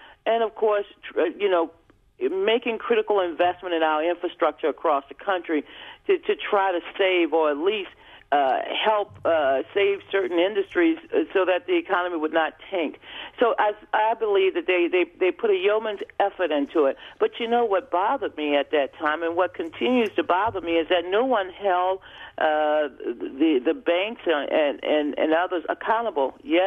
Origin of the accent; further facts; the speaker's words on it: United States; But more importantly, I'm an American who cares about the future of our country